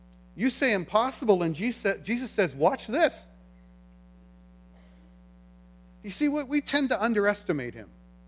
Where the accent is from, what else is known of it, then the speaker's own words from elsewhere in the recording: Ontario, Canada; We're from Ontario. And actually, we're here to plant a church.